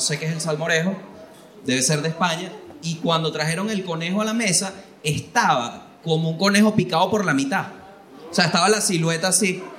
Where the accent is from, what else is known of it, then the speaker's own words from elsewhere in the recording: La Guaira, Venezuela; yo soy de La Guaira y así aprendí a besar yo.